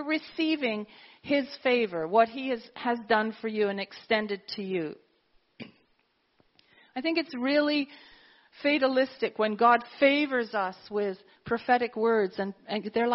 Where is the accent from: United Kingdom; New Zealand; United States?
United Kingdom; England; actually as English people we don't get. We do not get it.